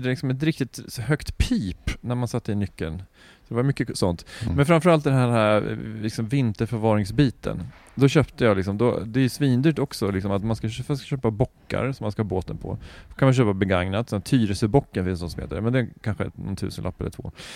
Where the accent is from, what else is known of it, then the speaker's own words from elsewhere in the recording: Sweden; accent: Standard Swedish; jag brukar så här på skoj, liksom halt på skoj, halt på allvar säga att jag har en sammetslen rikssvenska.